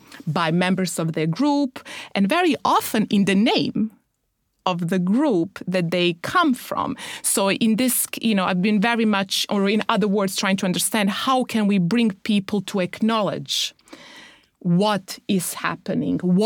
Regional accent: Germany; I lived there between 13 and 17, so critical years in a way. You know, my developmental critical years, I grew up in Germany as a refugee.

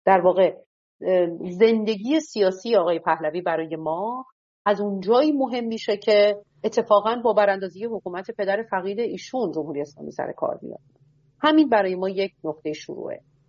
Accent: Iran; من به عنوان یک ایرانی، یک فردی که یک حق رأی داره

